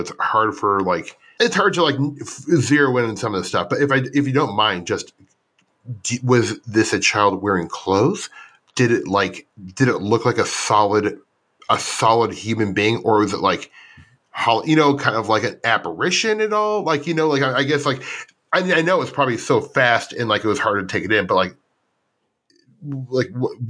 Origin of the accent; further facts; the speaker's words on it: Midwest, United States; I'm from Midwest, so I always come with lots of food